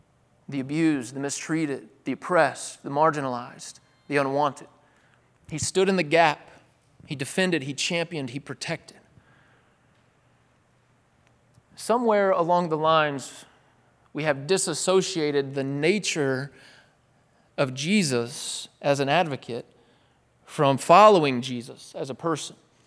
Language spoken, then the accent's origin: English; Tennessee, United States; See, I grew up in East Tennessee. I grew up in a small town, Confederate flags flying everywhere.